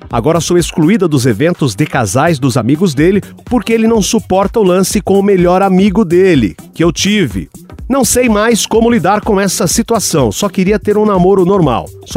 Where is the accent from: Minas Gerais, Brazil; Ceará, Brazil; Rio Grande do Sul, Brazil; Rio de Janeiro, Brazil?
Ceará, Brazil; Fortaleza; sou de Fortaleza, tenho 26 anos